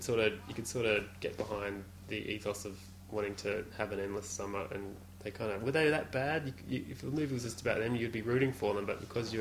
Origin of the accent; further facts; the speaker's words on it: Australia; I guess we're Aussie, we should know about this culture, but it was something sort of, I guess we're a bit unfamiliar with living inland